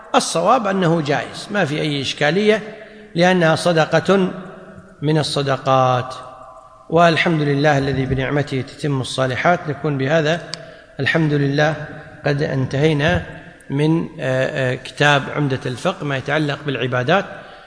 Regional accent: Kuwait; يسميها عندنا بالكويت مقاطع

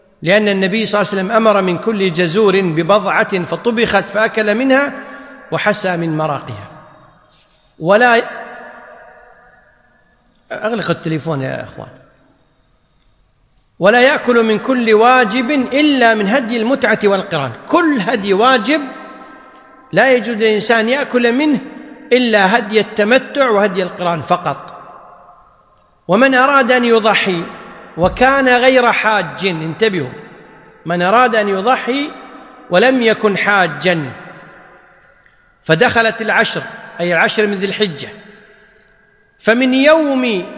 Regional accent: Kuwait; يسميها عندنا بالكويت مقاطع

